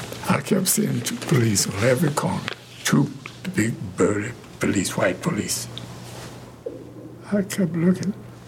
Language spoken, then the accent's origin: English; Chattanooga, Tennessee, United States; now in Detroit, United States; Chattanooga, Tennessee.